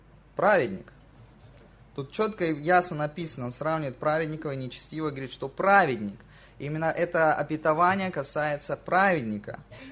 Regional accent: Krasnodar, Krasnodar Krai, Russia; Вы знаете, я из Краснодара, в регионе там тоже очень много торговых центров построили.

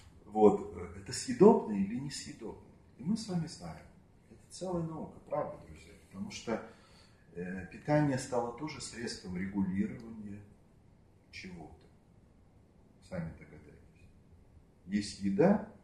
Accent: Far East, Russia; я вырос на Дальнем Востоке, у нас мало было развлечений

